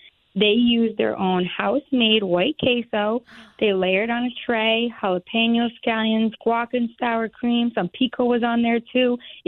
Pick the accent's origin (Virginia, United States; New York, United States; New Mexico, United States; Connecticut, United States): Connecticut, United States; North Haven; So my go-to deli growing up in North Haven is Liuzzi's Gourmet Food Market.